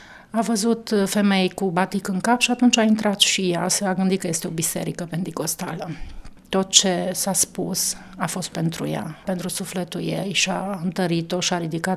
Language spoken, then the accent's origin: Romanian; Turda, Cluj County, Romania; born there; M-am născut în Turda, într-o familie de oameni credincioși